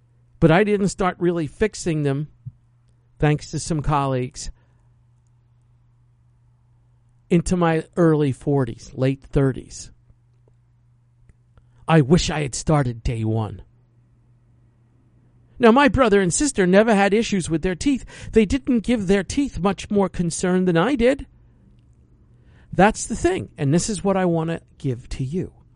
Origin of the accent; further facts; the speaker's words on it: New York City, New York, United States; moved away; Growing up in New York City, I loathed humidity. I loved the month of May and June. That's it. If New York could have been May and June, I never would have left.